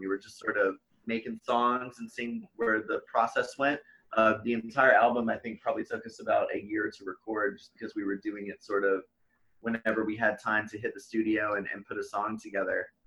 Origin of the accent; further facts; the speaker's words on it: New Orleans, Louisiana, United States; I grew up partially in New Orleans, so I was sort of always surrounded by a bunch of jazz clubs